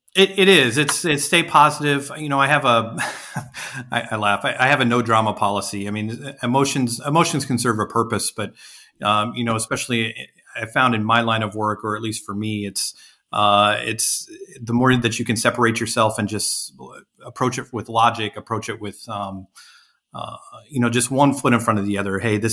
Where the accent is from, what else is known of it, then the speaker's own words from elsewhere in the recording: Midwest, United States; also born or lived in Indiana / Minnesota / Nebraska; I'm from the Midwest. I've lived a couple different places, Indiana, Minnesota, and then Nebraska.